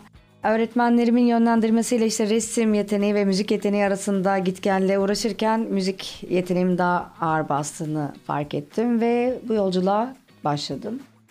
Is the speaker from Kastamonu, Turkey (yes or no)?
no; Edirne, Turkey; born there; Öncelikli olarak Trakya kızıyım. Edirne doğumluyum.